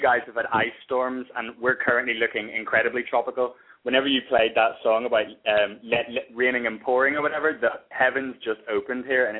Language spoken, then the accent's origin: English; Ireland; I'm Irish myself.